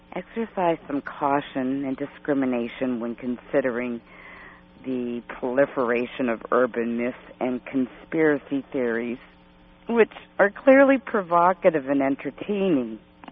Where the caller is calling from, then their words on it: London, Ontario, Canada; I'm calling from London, but in Canada.